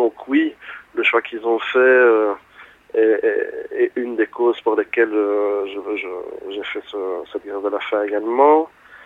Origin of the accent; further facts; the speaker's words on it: Liège, Wallonia, Belgium; c'est juste à côté de chez moi, puisque je suis liégeois.